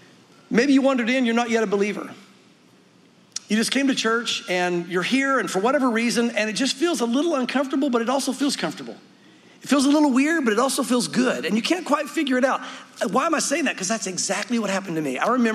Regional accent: the South, United States; I'm a Southern boy. I grew up in the South. I grew up unsaved in the South. And I grew up religious in the South, not really knowing God.

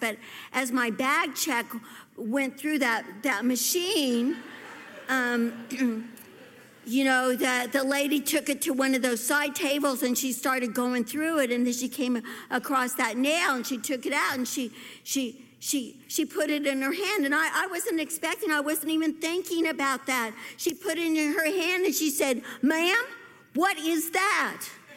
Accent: Missouri, United States; Originally, I grew up in Missouri, and we had storms.

